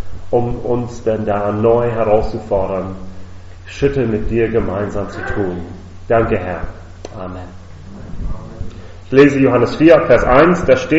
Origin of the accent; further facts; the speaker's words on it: United States; now in Germany; So, ich bin in den Vereinigten Staaten aufgewachsen und dort ist es, zumindest wo ich als Teenie aufgewachsen habe, regelmäßig 40 plus Grad im Sommer.